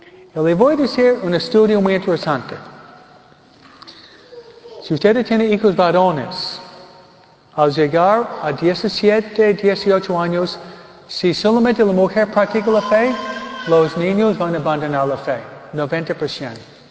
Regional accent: New York, United States; viene de donde yo vengo, Nueva York

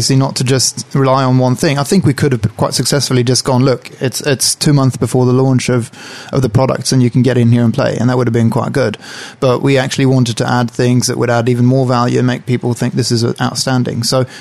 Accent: Sweden; English is a second language; I mean, I'm from Sweden and just spent a lot of time in Europe and in the US.

